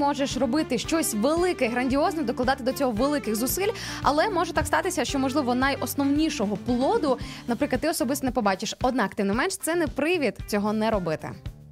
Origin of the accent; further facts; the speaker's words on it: Rivne Oblast, Ukraine; я, друзі, не з Волині, я з Рівненщини.